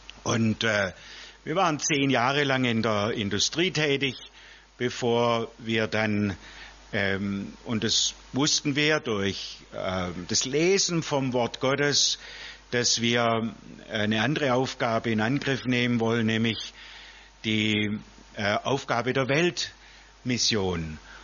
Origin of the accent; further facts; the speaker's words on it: Swabia, Germany; Meine Frau Margret und ich, wir kommen beide ursprünglich aus Süddeutschland, aus Schwabenland.